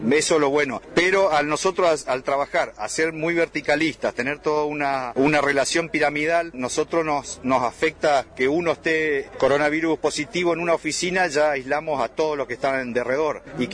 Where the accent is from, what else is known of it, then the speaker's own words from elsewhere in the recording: Argentina; somos argentinos